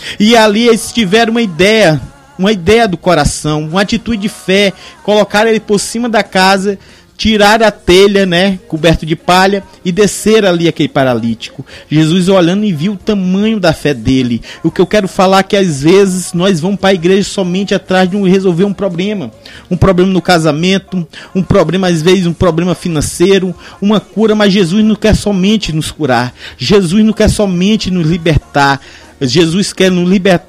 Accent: Tarauacá, Acre, Brazil; a todos lá em Tarauacá, né, minha terra

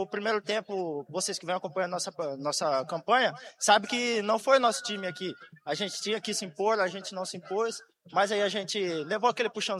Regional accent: Cuiabá, Mato Grosso, Brazil; Eu tenho 22 anos e sou de Cuiabá, Mato Grosso.

